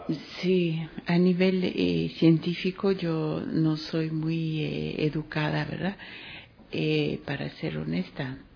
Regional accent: Paris, Île-de-France, France; born there; Spanish is a second language; also born or lived in Chile / Central America; Yo nací en París. Es que el español lo aprendí en Chile con una argentina y luego viví 10 años en América Central.

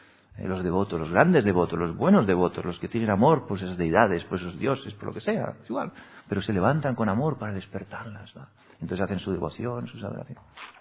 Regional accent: Seville, Andalusia, Spain; now in Madrid, Spain; Yo vine de Sevilla, hace 4 años a Madrid.

